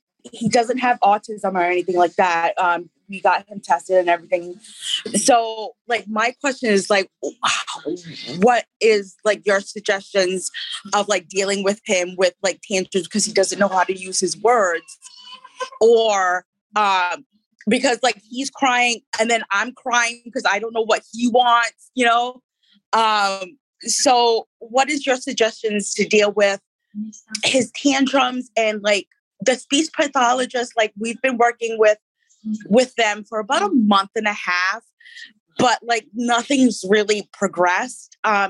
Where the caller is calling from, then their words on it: Providence, Rhode Island, United States; Providence, Wesley, Rhode Island.